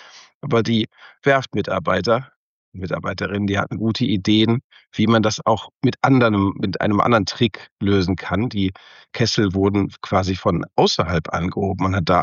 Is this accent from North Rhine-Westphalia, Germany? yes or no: yes; Cologne, North Rhine-Westphalia, Germany; ich bin kein gebürtiger Hanseat, sondern ich komme aus dem Rheinland. Und komme genauer gesagt aus Köln, bin da groß geworden, habe da auch studiert später